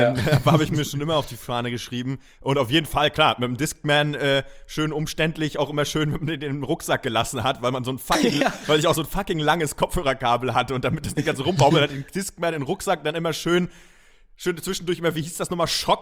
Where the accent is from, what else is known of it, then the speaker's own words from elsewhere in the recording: Schwerin, Mecklenburg-Vorpommern, Germany; Aber zurück zu bei uns in Schwerin war es aber so, Eastpak war aber gleichgeschaltet.